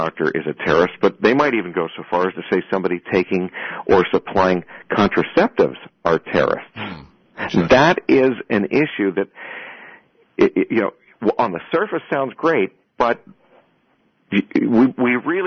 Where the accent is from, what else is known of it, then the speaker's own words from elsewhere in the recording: Canada; born there; I was born in Canada, and because of that, I wasn't recognized as being a Canadian